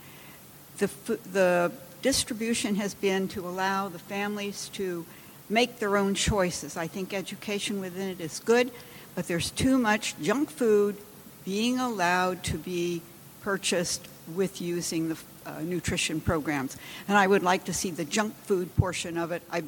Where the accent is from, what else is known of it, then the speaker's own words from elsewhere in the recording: Colusa County, California, United States; I'm from Clusa County